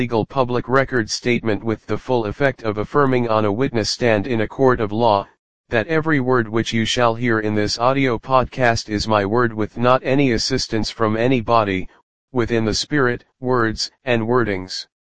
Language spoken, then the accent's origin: English; Canada; the latest threats and abuses to my life and rights as a Canadian, is the truth